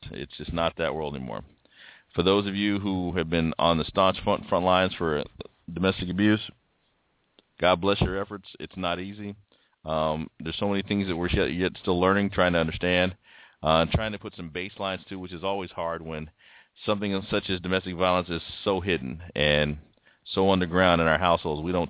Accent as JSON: {"language": "English", "town": "Gillsburg", "region": "Illinois", "country": "United States", "tie": "born or raised there", "said": "one of my dear friends from my hometown of Gillsburg, Illinois."}